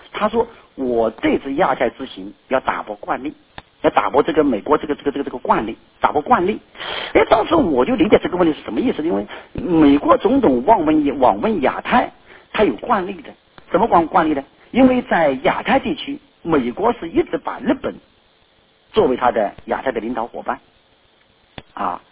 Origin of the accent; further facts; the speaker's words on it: China; 这一方面说明美国好像看得起我们中国人了